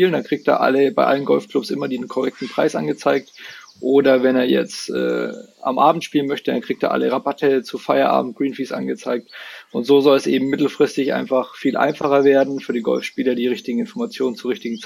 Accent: Würzburg, Bavaria, Germany; Ich komme aus Würzburg, beziehungsweise ich bin gerade in Würzburg.

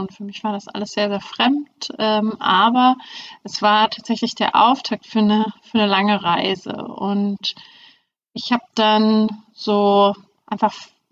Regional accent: East Germany, Germany; Ich bin in der DDR aufgewachsen, dort eigentlich komplett ohne irgendwelche Berührungspunkte mit dem Glauben.

